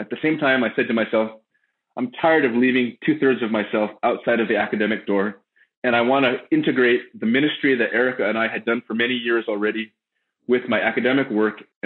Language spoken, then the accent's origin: English; Hacienda Heights, California, United States; also born or lived in East Los Angeles; I was born in East Los Angeles. I was raised in Hacienda Heights, kind of the San Gabriel Valley, not too far from Fuller.